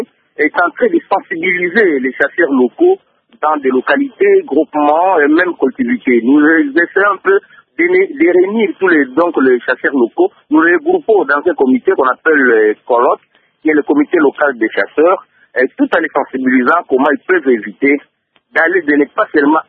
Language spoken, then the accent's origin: French; Mambasa, Ituri, DR Congo; les problèmes environnementaux que nous connaissons chez nous à Mambasa